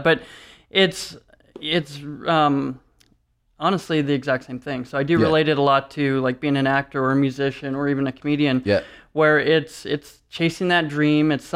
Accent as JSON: {"language": "English", "town": "Detroit", "region": "Michigan", "country": "United States", "said": "We're from Detroit originally, so kind of that whole world. And I was BMX racing and stuff like that as a kid."}